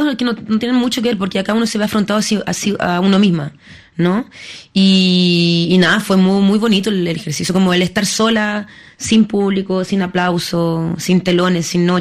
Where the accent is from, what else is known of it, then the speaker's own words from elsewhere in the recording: Paris, Île-de-France, France; also born or lived in Lille; Es que yo nací en Lille, después me vine a París, muy joven.